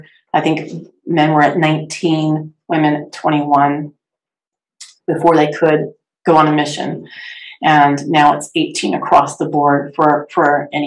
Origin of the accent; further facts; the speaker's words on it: Clovis, California, United States; I grew up in Clovis, in the Fresno area.